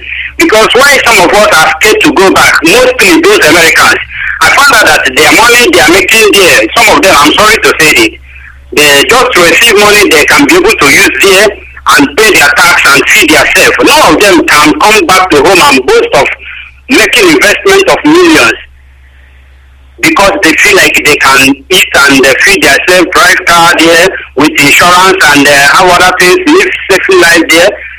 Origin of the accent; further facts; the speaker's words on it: Imo, Nigeria; now in Thailand; I'm from Imo State, residing in Thailand.